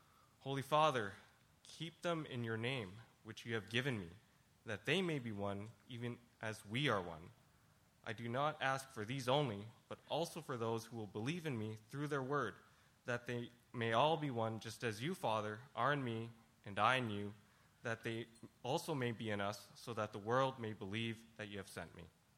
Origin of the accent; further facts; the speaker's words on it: Quebec City, Quebec, Canada; I was born and raised in Quebec City, so I'm Canadian, and actually I'm third generation Canadian, as my parents were also born in Canada, so my family is quite established here.